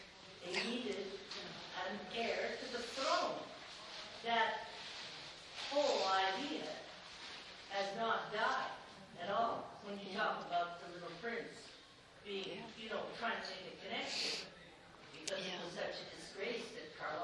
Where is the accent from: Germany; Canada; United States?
Canada; As a Canadian